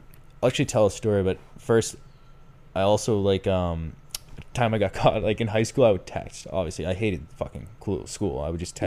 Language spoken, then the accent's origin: English; Boston, Massachusetts, United States; I'm from Boston, I say aunt